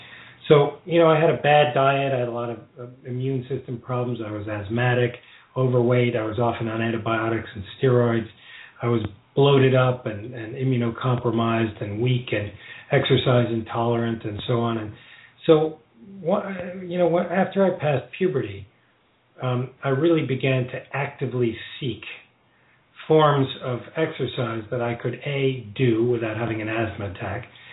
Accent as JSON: {"language": "English", "region": "New York", "country": "United States", "tie": "born or raised there", "said": "So, growing up in New York City at that time, these were icons and windows into a world that had seemingly no connection to the world of violence and threat of New York City in the 1960s and early 70s."}